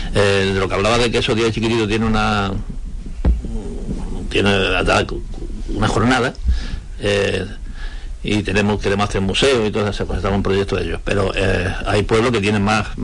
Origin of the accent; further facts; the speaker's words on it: Sotiel, Andalusia, Spain; born there; Yo nací en Sotiel.